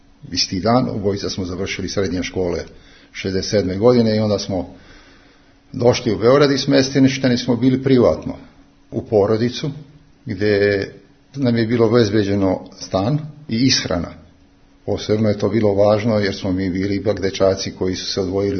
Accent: Mostar, Federation of Bosnia and Herzegovina, Bosnia & Herzegovina; born there; Moji roditelji su bili intelektualci, ja sam rođen u Mostaru, 1948. godine, znači posleratno dete.

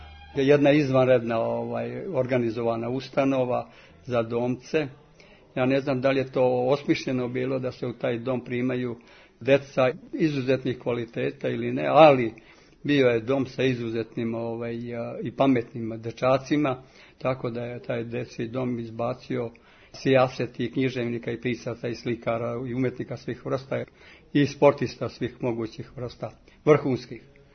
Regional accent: Bosansko Grahovo, Federation of Bosnia and Herzegovina, Bosnia & Herzegovina; Detinjstvo sam proveo u Bosni, koliko se sećam, 4 godine sam bio u Bosanskom Grahovu. Bosansko Grahovo, drva, to je bila ta relacija. Moja porodica je živjela u Vojvodini, u Bačkoj, u Temerinu, pred rat.

